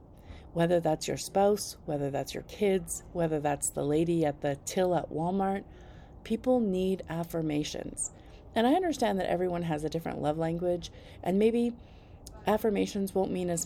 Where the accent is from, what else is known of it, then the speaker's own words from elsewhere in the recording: Parksville, British Columbia, Canada; because I grew up in Parksville in Victoria on Vancouver Island, so it's not very far away